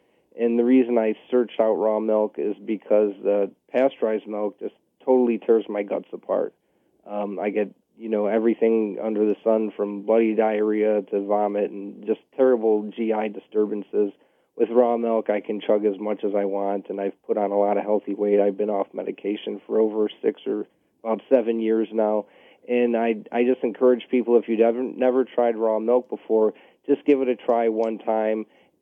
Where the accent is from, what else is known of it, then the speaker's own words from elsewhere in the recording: Chicago, Illinois, United States; now in Wisconsin, United States; Actually, I'm from Chicago, so you're gonna get disproved. But I've been in Wisconsin for the past 6 years